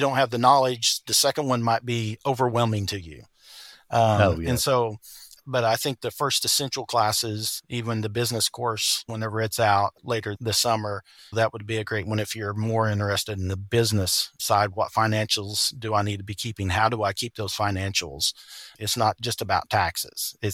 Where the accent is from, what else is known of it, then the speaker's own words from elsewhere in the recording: Oklahoma, United States; I grew up in Northwest Oklahoma, very few trees.